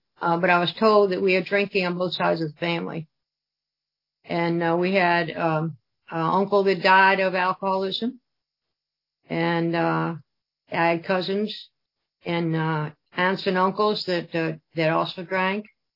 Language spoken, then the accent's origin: English; United States; accent: Yankee; now in Roanoke, United States; I wound up going to Jefferson High School in Roanoke, and they always made fun of my Yankee accent.